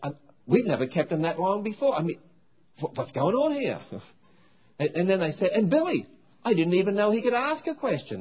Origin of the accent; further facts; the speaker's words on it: Australia; now in United States; Let me just give you a few observations as an Australian coming over to America, and then I'll sort of wind all this up here.